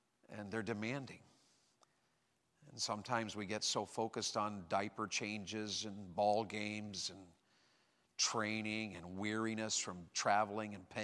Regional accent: Tennessee, United States; She's from Ohio. I'm from Tennessee.

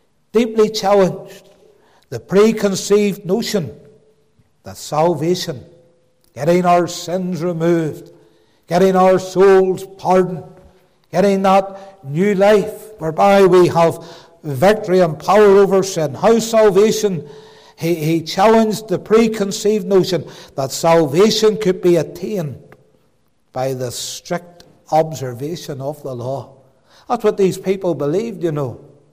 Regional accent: Belfast, Northern Ireland, United Kingdom; accent: Belfast; My Belfast accent shouting at you a little bit tonight

